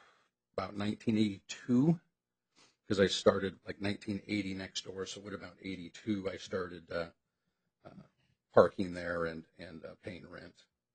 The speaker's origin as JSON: {"language": "English", "town": "Olalla", "region": "Washington", "country": "United States", "tie": "born or raised there", "said": "Oh, I grew up in out in Ooallah in the county."}